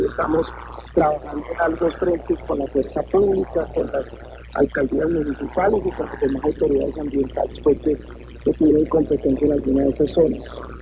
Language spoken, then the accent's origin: Spanish; Cali, Valle del Cauca, Colombia; Yo soy caleño, amo mi ciudad.